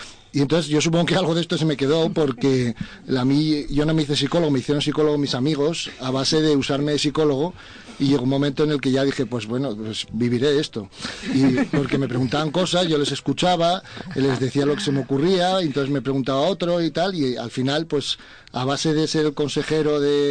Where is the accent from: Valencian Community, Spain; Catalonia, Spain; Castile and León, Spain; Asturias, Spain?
Asturias, Spain; now in Madrid, Spain; Bueno, yo soy asturiano, aunque llevo muchos años en Madrid, pero de origen asturiano.